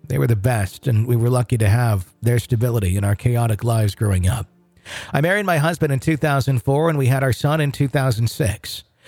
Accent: Arkansas, United States; now in North Carolina, United States; We moved from my home state of Arkansas to North Carolina at the very end of 2013.

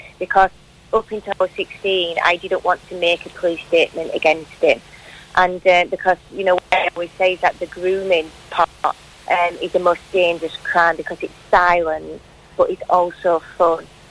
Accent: Rotherham, Yorkshire and the Humber, United Kingdom; We know now that there was at least 1,510 other children like myself. And that's just in my hometown. Of course, it's in just a problem for Rotherham.

